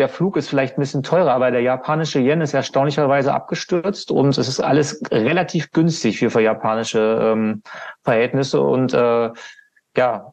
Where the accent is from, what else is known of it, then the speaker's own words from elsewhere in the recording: Hanover, Lower Saxony, Germany; Das ist in Hannover, ne? Meine Heimatstadt.